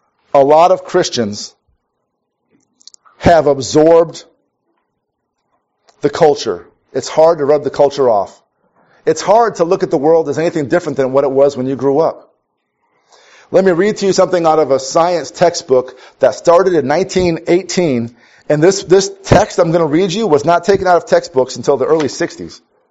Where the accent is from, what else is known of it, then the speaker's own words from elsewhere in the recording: Minnesota, United States; I grew up in Minnesota where I thought, I'm an idealistic person and I'm an activist at heart